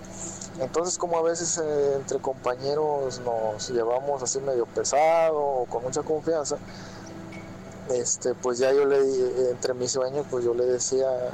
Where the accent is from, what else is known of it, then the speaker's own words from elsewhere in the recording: Poza Rica, Veracruz, Mexico; Yo soy de Poza Rica, Veracruz, pero me tocó en un pozo pues no muy lejos.